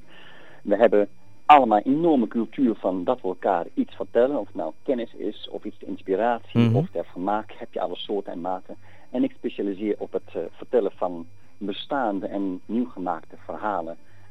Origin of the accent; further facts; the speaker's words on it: Switzerland; moved away; ik kom oorspronkelijk uit Zwitserland, vandaar de Zwitser.